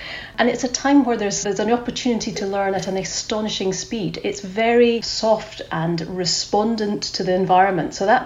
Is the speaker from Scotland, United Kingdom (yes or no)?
yes; Scotland, United Kingdom; accent: Scottish; You can tell … from my Scottish accent, so there's an identifiable factor.